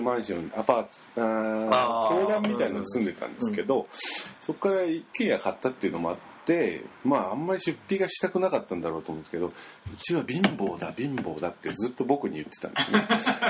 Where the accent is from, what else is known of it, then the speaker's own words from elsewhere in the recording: Ageo, Saitama, Japan; born there; 僕は埼玉に生まれてですね